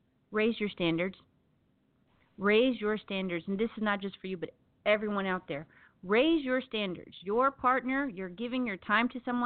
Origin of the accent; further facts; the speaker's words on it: the South, United States; accent: Southern; that's where my Southern accent